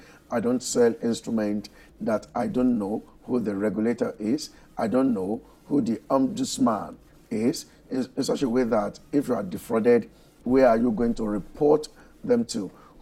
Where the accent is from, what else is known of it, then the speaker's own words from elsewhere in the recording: Nigeria; For those of us that are here, there would always be one reason or the other to stay back in Nigeria as a Nigerian.